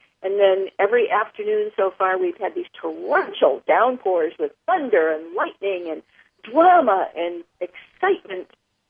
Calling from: Merrimack, New Hampshire, United States; I'm calling in from Merrimack, New Hampshire.

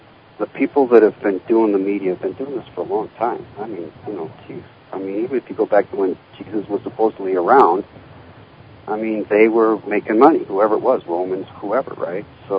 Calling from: Portland, Oregon, United States; I'm calling from Oregon, Portland, Oregon.

